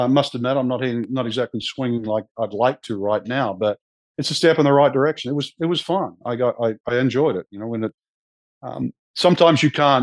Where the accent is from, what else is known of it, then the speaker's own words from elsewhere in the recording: New Zealand; I grew up in New Zealand, I sort of a Slavic family